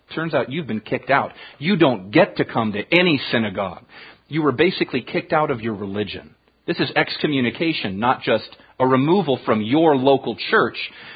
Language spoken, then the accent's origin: English; Stockton, California, United States; I grew up in Stockton.